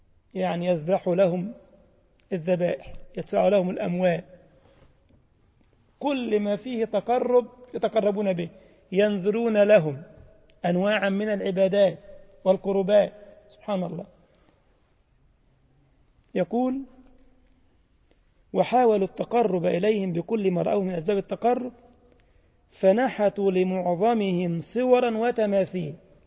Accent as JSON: {"language": "Arabic", "country": "Egypt", "tie": "born or raised there", "said": "واذكر عندنا في مصر قديما ونحن صغار كان يقول لك في منطقه في الهرم"}